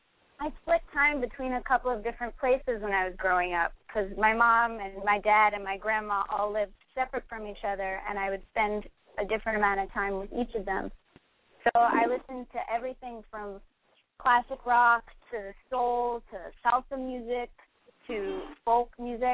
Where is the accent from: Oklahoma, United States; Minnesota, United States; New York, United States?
New York, United States; New York City; also born or lived in Westchester; Cool enough to be raised there, but I did grow up mostly in Manhattan.